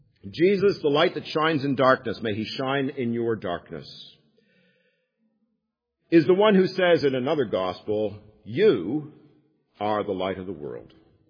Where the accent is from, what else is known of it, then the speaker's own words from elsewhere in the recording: Barrie, Ontario, Canada; born there; I was born in Barrie, Ontario, yada, yada, yada.